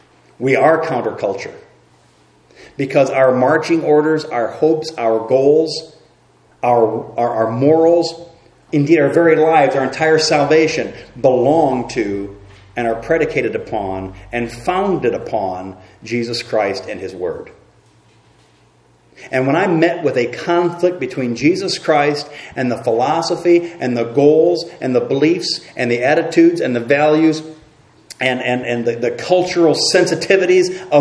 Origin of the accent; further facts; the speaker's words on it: Indiana, United States; When we first moved here, you said I talk funny because I was from the Midwest. I wasn't from around here.